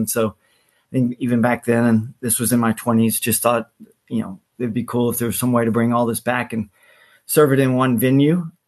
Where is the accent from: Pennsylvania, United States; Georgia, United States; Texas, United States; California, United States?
Texas, United States; Houston; also born or lived in London / Paris / New York; So I grew up here in Houston, but was fortunate to do a lot of my schooling in Europe.